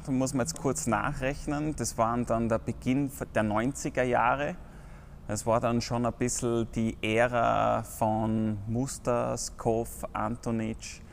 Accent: Dornbirn, Vorarlberg, Austria; ich bin aus Vorarlberg, Dornbirn, spiele für den UTC Dornbirn und den Rollstuhlclub Enyo Vorarlberg. Bin 37 Jahre.

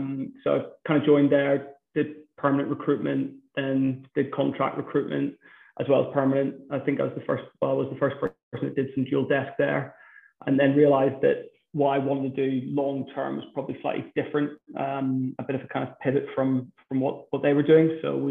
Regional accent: Belfast, Northern Ireland, United Kingdom; now in Bristol, United Kingdom; Just outside of Belfast.

